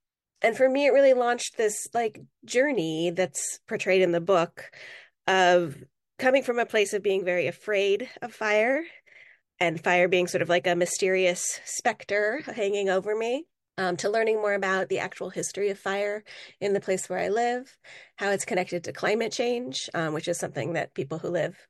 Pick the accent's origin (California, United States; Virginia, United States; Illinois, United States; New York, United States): California, United States; Santa Cruz; my hometown, which is Santa Cruz, California, which is about 3 hours south of where I live. And that had always been, our go-to place. It feels like a very safe place for me. I grew up there. It's a very sort of wonderful town.